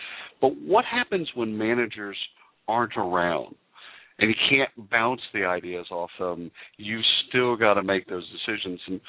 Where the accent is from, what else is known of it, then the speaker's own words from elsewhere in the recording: Texas, United States; You know, I grew up in Texas, and great-great-great-grandfather fought for, you know, the beginning of Texas, the Republic of Texas. So I love Texas.